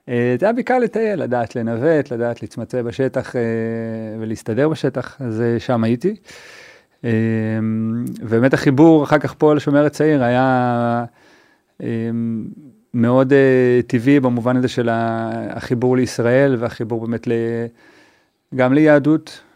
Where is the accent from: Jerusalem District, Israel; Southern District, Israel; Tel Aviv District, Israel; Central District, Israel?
Jerusalem District, Israel; Jerusalem; אני בארץ, אני מקור ירושלמי